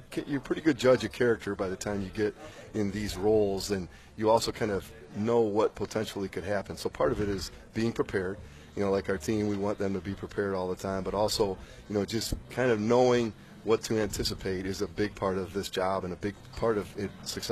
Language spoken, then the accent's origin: English; Toledo, Ohio, United States; I grew up in the Toledo area or just north of Toledo.